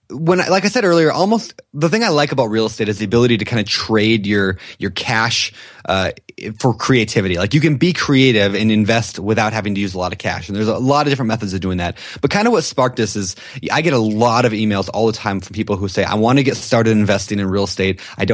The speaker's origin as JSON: {"language": "English", "region": "Minnesota", "country": "United States", "tie": "born or raised there", "said": "You know, I grew up in Minnesota when I was a kid. And so I've been looking at investing in Minnesota simply because I've got a massive family connection out there."}